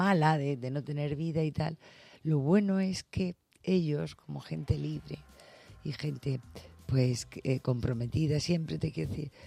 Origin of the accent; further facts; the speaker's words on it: Andalusia, Spain; como buena andaluza